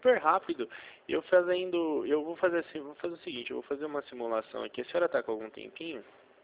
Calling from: Avaré, São Paulo, Brazil; Sim, eu falo de Avaré, interior de São

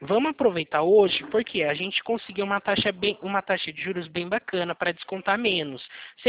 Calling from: Araras, São Paulo, Brazil; Eu falo aqui da cidade de Araras. É aqui perto também, aqui interior de São Paulo. Falo na mesma cidade, do mesmo estado que vocês.

